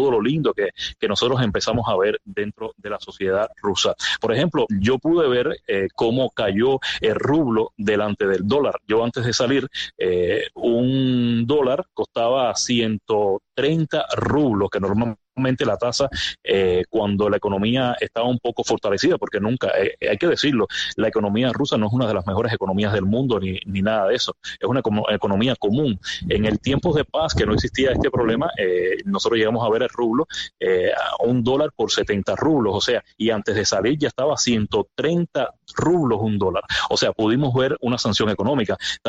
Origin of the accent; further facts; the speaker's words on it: Cuba; moved away as an adult; nosotros salimos de Cuba, íbamos con la pobreza extrema dentro de nuestra mente, 37 años sin haber salido de Cuba, que es la edad actual que tenemos